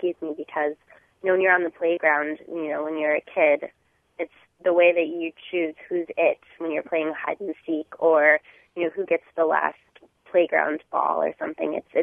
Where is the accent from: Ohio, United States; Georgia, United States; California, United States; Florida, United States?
Ohio, United States; And I'm from Ohio originally, and one of my favorite ginger ales is Sioux City Ginger Ale.